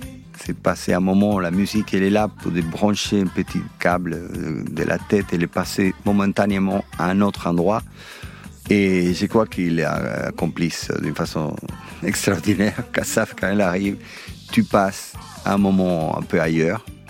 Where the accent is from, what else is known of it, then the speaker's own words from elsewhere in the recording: Cuba; je viens d'un pays à problèmes. Je viens de Cuba, un pays qui est très complexe